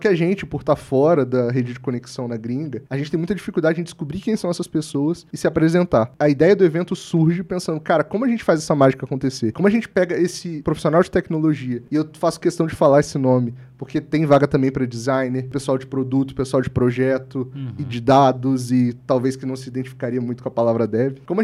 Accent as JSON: {"language": "Portuguese", "country": "Brazil", "said": "eu como brasileiro posso ganhar isso"}